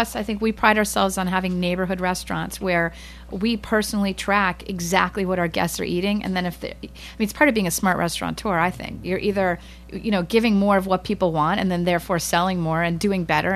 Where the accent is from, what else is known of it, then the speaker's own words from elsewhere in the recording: East Hartford, Connecticut, United States; where I grew up near East Hartford, Connecticut. We used to go to the Red Lobster